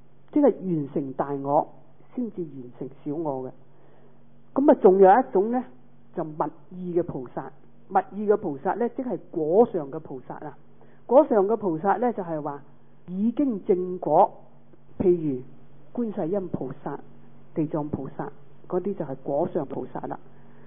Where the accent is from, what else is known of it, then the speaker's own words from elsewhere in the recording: Hong Kong; 那我们香港人说呢就是饭盒。